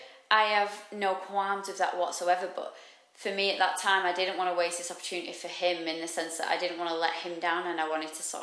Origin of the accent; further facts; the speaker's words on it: Manchester, North West England, United Kingdom; Although I'm from Manchester, I should love the rain.